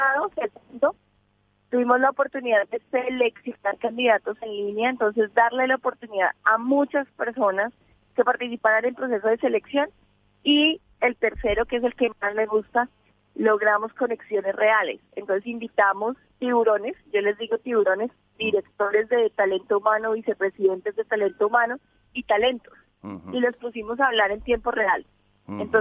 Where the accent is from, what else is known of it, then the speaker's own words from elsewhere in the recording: Cali, Valle del Cauca, Colombia; Yo soy de Cali.